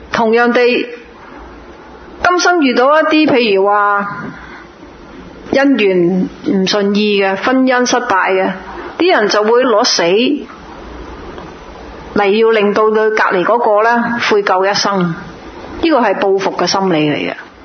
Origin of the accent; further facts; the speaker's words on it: Hong Kong; 我哋香港人啦，最有份